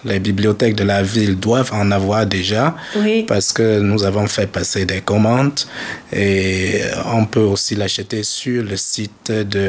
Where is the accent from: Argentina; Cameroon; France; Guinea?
Cameroon; Baham, West; born there; cet endroit où je suis né au Cameroun, qui est une ville du Cameroun dans l'ouest